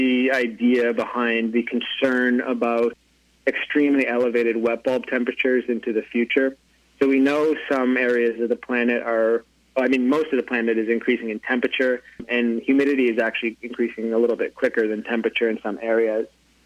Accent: Canada; So, you know, I'm Canadian, and thing with heat in Canada is it doesn't get quite so hot.

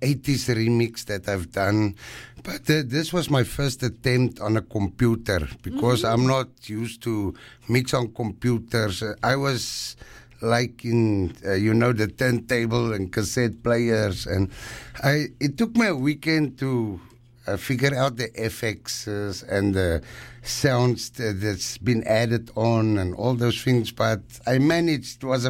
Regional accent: South Africa; now in Canada; I'm from South Africa.

